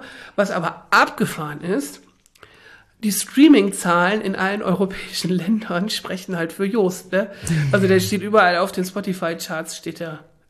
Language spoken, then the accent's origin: German; Germany; was ja für mich als Deutsche so unverständlich ist